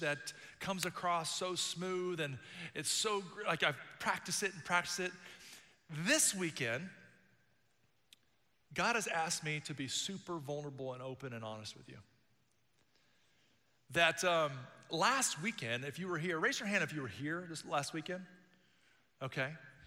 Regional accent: Miami, Florida, United States; now in Tennessee, United States; I have a farm. I literally moved from Miami. I'm from Miami to the farm.

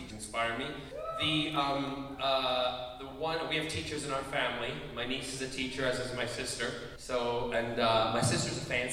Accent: Glasgow, Scotland, United Kingdom; I grew up in Scotland, and when we lived in Glasgow

